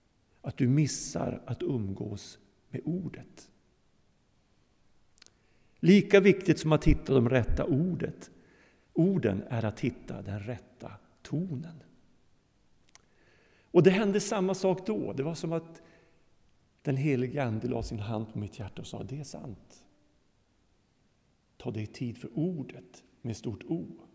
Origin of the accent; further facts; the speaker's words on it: Lapland, Sweden; i den lilla by där jag växte upp i Lappland.